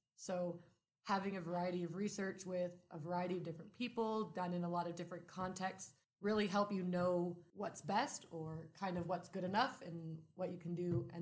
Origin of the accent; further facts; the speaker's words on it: Hamilton, Ontario, Canada; So I'm from Hamilton, Ontario.